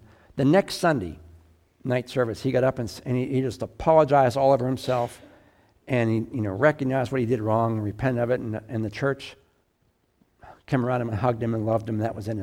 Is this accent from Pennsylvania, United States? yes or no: yes; Pittsburgh, Pennsylvania, United States; I'm from Pittsburgh, and at the time, there was a lot of steel mill layoffs going on, big steel town in Pittsburgh.